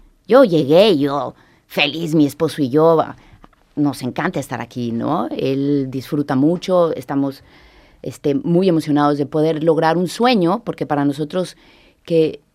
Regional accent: Mexico City, Mexico; moved away as an adult; now in Sant Cugat, Spain; Sí, venimos directamente de la Ciudad de México.

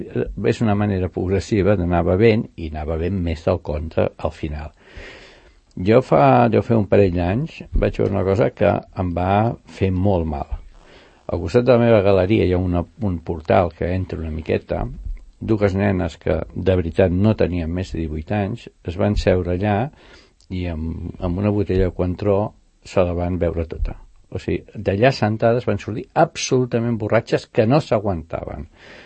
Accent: El Masnou, Catalonia, Spain; jo recordo, jo soc fill de Masnou

